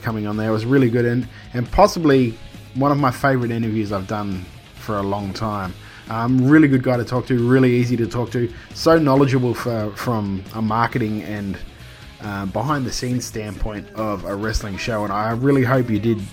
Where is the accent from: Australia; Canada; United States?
Australia; Queensland; In my hometown, or my home city of Queensland, state of Queensland, what am I doing?